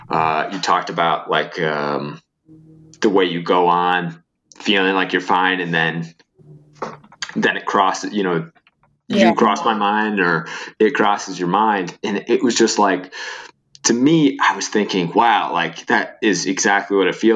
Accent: Ohio, United States; also born or lived in Florida; But I grew up in Ohio. And for anybody who hasn't had any kind of brush with the tornado, I lived in Florida for like 7 years

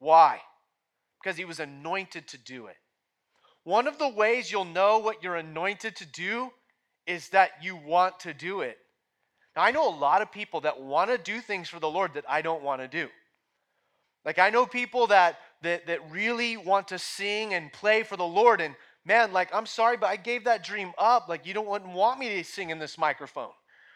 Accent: Oregon, United States; accent: Southern Oregon; I guess my Southern Oregon accent was getting in the way.

